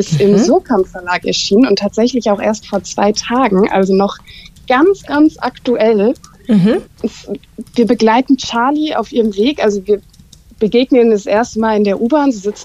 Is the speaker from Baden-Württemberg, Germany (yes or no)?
no; Frankfurt, Hesse, Germany; moved away as an adult; now in Hamburg, Germany; ich komme eigentlich aus Frankfurt, aus der Nähe von Frankfurt und bin für die Ausbildung nach Hamburg gezogen